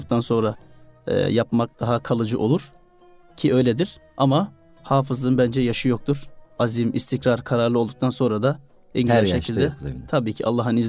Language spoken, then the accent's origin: Turkish; Kırkağaç, Manisa, Turkey; born there; 1994 Manisa Kırkağaç doğumluyum.